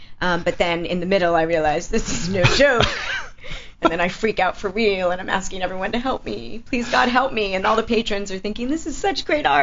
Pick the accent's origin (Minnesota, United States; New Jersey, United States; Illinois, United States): New Jersey, United States; Princeton; No, I grew up in Jersey. The nice part. If one more person asks me about Jersey Shore, I'm like, guys, that's like Asbury Park. I grew up in Princeton. It's lovely.